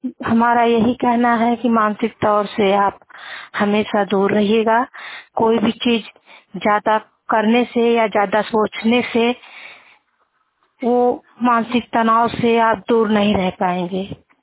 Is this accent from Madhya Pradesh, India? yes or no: no; Uttar Pradesh, India; मेरा जिला संत कबीर नगर है। मेरी उम्र 21 साल की है।